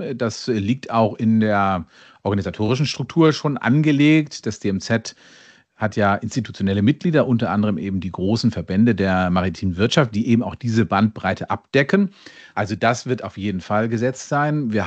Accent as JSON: {"language": "German", "region": "Hamburg", "country": "Germany", "tie": "born there", "said": "als gebürtiger Hamburger"}